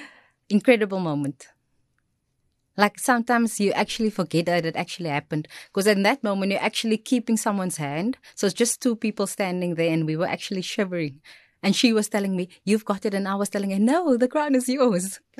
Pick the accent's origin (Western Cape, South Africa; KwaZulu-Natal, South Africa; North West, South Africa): Western Cape, South Africa; Stellenbosch; We grew up in Stellenbosch. I grew up in Stellenbosch, but in the Ridge.